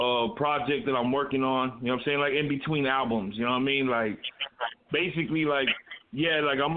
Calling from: Austin, Texas, United States; This is a cartoon. I'm calling from Austin, Texas.

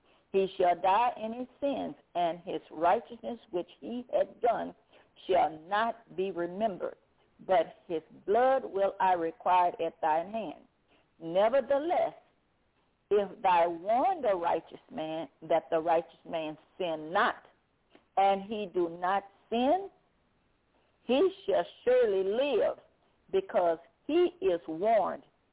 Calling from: Baton Rouge, Louisiana, United States; I'm calling from Baton Rouge, Louisiana.

